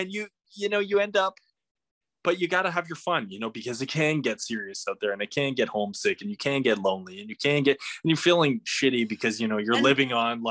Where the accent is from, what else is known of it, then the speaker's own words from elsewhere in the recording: Canada; I don't really read Fahrenheit very well, you know, obviously I'm Canadian.